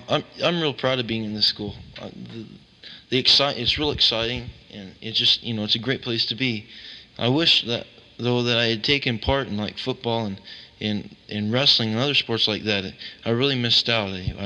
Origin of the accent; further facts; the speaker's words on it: United States; Like, you know, I'm proud of being an American, and when I, you know, when we sing the National Anthem, I sing it with a lot of pride.